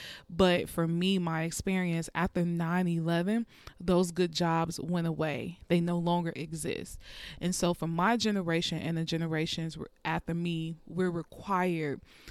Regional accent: United States; I'm an American, so we are currently in the heat of the moment with COVID-19.

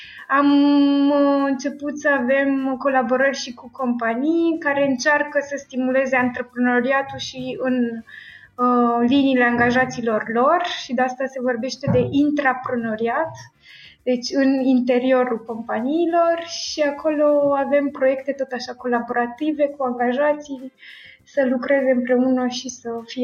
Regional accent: Bucharest, Romania; Da, sunt bucureșteancă.

